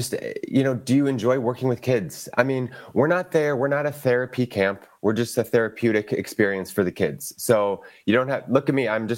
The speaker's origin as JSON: {"language": "English", "town": "Milwaukee", "region": "Wisconsin", "country": "United States", "said": "And I'm from Milwaukee, so this is my city."}